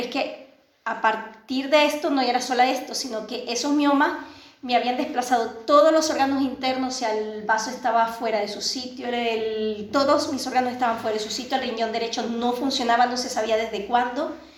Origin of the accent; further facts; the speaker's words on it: Venezuela; moved away as an adult; Entonces, pues soy venezolana, esto les sonará un poco la situación de mi país, de lo que es Venezuela